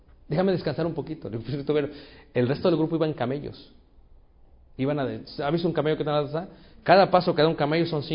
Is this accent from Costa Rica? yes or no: no; Mexico; Le digo, yo soy mexicano.